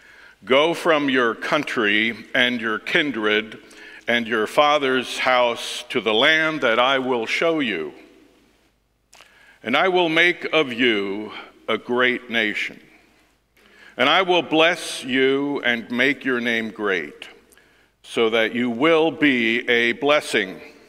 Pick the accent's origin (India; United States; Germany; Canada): Germany; also born or lived in Austria; I have spent almost half of my life living in Europe. I grew up in Germany and in Austria, one quarter Jewish, and I am an American Canadian. So that makes me a mutt.